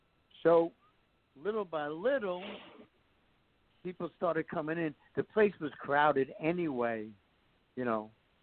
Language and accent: English; Garfield, New Jersey, United States; He was from Passaic, and I was from Garfield, neighboring towns.